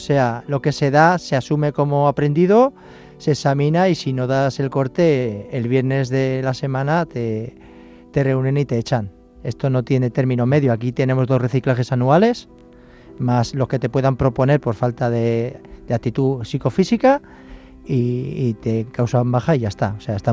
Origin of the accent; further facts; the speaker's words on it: Pamplona, Navarre, Spain; born there; moved away; also born or lived in Ceuta; Yo soy nacido en Pamplona, en Navarra, y bueno, en el año 93 mi familia decidió irse a Ceuta por temas laborales y demás de mi padrastro.